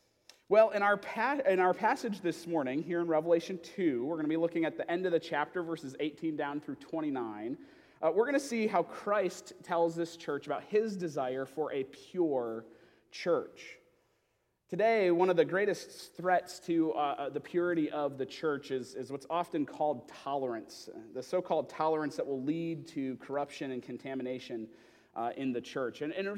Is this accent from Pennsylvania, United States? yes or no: no; Michigan, United States; But now, growing up in Michigan, I'm quite opinionated about this.